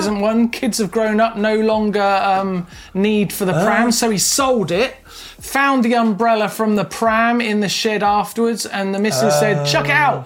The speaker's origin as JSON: {"language": "English", "region": "England", "country": "United Kingdom", "lives_now": "Italy", "said": "We live in Tuscany. Show offs. But we're all English. And we used to live in England."}